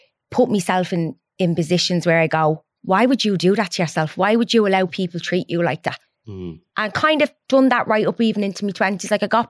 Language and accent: English; Crumlin, Leinster, Ireland; It wasn't easy growing up in Crumlin.